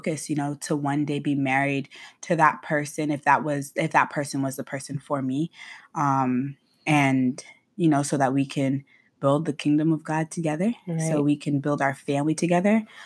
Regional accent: Boynton Beach, Florida, United States; now in Tampa, United States; But I am born and raised in Boynton Beach, Florida. I moved to Tampa in 2011 for school.

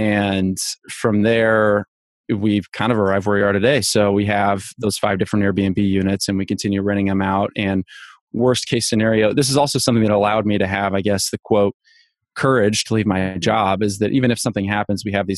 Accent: Evansville, Indiana, United States; moved away as an adult; now in Florida, United States; So back in 2016, I moved from Evansville, Indiana, where I grew up.

